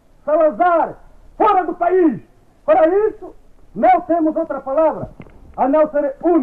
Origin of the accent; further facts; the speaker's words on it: Angola; Nós sou angolano à frente da luta da libertação de Angola.